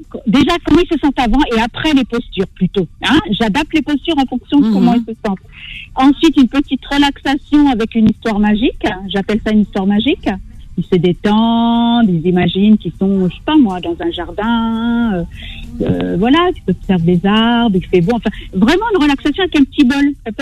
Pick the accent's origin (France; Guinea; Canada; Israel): France; Bourgogne-Franche-Comté; now in Paris, France; Moi je venais, enfin je viens de Bourgogne